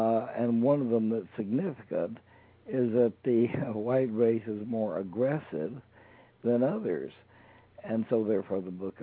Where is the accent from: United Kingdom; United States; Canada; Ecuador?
United States; Jackson, Mississippi; moved away; also born or lived in Alabama; I was born in Alabama, but my family moved to Jackson, Mississippi.